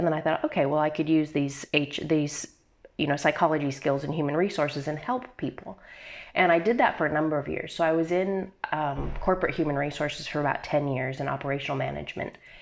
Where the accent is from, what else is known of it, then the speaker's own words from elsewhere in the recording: United States; now in Australia; I am originally, I am American, but I've been living in Australia for the past, off and on, for about 30 some odd years. So Australia is very much home.